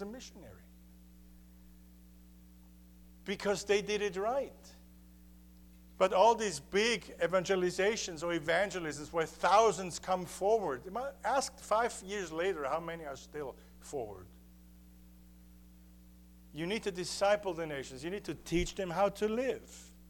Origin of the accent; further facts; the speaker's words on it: Austria; See, I was one of them. I grew up in Austria. I'd never heard the gospel until I was 16 or 17 through American missionaries, so I owe this country.